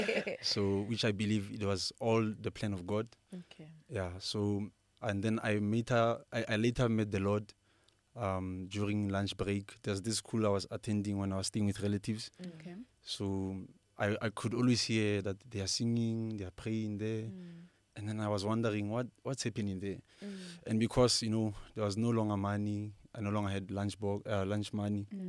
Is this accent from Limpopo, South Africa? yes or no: no; Brits, North West, South Africa; Yes, I'm from Letabile, Brit. That's where I grew up.